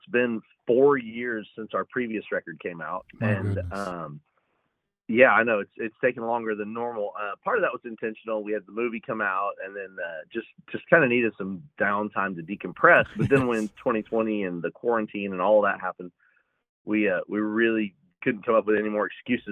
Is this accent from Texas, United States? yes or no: no; Florida, United States; We started the band in Oklahoma, but the two of us actually met back in Florida. I grew up in Florida.